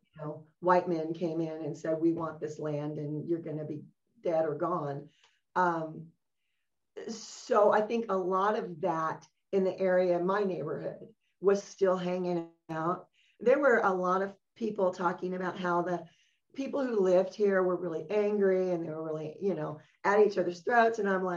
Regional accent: Texas, United States; that I heard growing up in Texas

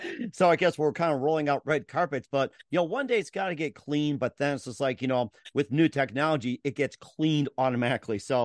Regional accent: Milwaukee, Wisconsin, United States; being close to 60, growing up in Milwaukee, Wisconsin.

